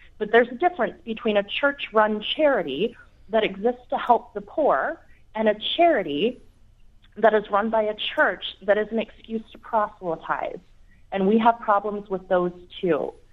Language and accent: English; Utah, United States